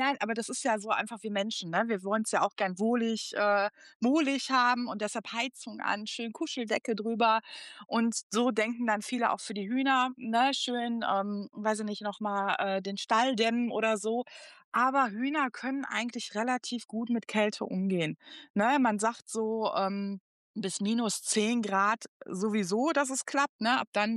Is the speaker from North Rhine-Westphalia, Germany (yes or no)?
yes; North Rhine-Westphalia, Germany; Also ich komme aus dem Pott, da ist es nie richtig dolle kalt, ne?